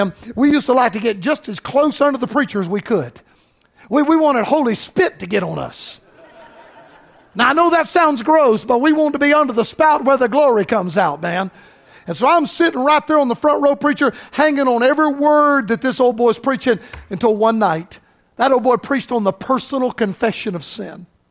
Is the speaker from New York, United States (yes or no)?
no; Florida, United States; You know what happened in my home state of Florida?